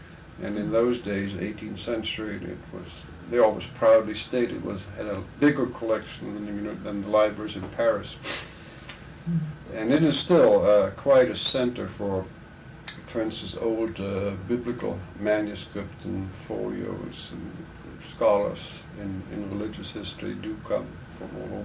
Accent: Germany; moved away as an adult; Oh, I was born in Germany, grew up there until I reached freshman year in the university.

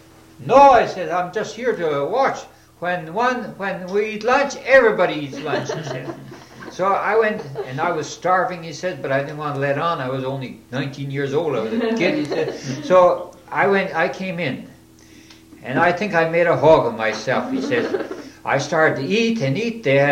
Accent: New Franken, Wisconsin, United States; Well, yes, I was from halfway between Champion and New Franken.

